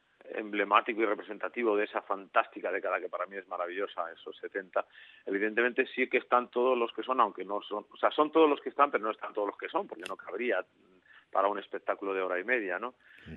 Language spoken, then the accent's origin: Spanish; Navarre, Spain; de mi tierra